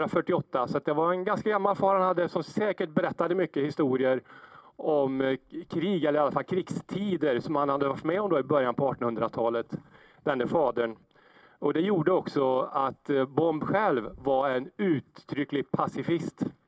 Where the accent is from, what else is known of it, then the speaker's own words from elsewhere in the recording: Skara, Västra Götaland County, Sweden; det var för att han hörde att jag var från Skara.